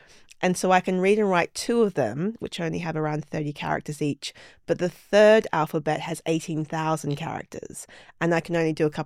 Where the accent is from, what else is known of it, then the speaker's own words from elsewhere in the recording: United Kingdom; I really, when I travel the world, I do feel quite embarrassed at how pathetic we are as British people about languages.